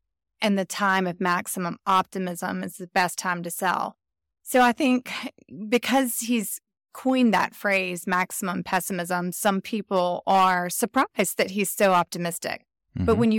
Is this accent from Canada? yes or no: no; Winchester, Tennessee, United States; He grew up in my hometown, Winchester, Tennessee. It's a really country town.